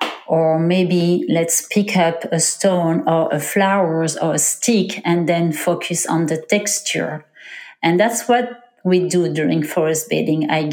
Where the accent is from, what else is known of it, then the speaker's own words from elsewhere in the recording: France; now in Texas, United States; I'm originally from France, but I've been living in Texas for 6 years now.